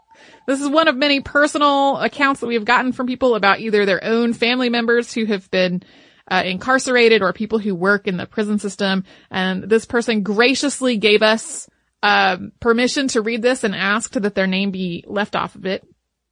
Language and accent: English; New York, United States; I am from Western New York and was raised by a New York State Trooper, my grandfather.